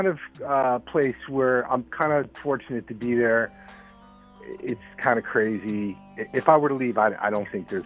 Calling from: Brooklyn, New York, United States; I'm calling from Brooklyn.

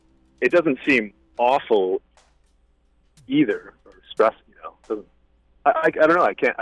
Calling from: Wisconsin, United States; No, Wisconsin. I'm in Wisconsin.

